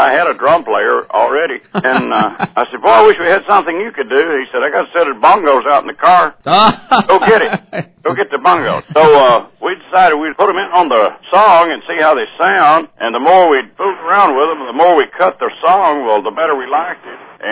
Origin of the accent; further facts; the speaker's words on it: Tennessee, United States; I was born in Lawrence County, Tennessee, which is a county near the Alabama border area in southern Middle Tennessee, about 80 miles south of Nashville. I've lived there all my life.